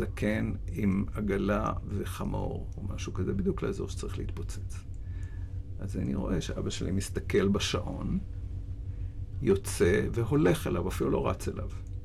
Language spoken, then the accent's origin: Hebrew; Tel Aviv, Tel Aviv District, Israel; also born or lived in Naan / Rehovot; גדלתי בהתחלה בקיבוץ נען, וגיד שנתיים או שלוש עברנו לדירה שכורה בתל אביב ברחוב, בשדרות רוטשילד